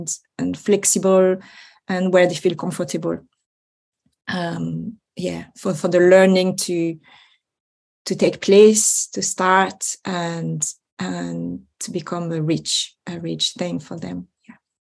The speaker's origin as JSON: {"language": "English", "country": "France", "second_language": "English", "moved": "as an adult", "lives_now": "Scotland, United Kingdom", "said": "I'm French, as you will guess by my accent, hopefully. I arrived in Scotland in the 90s, 91."}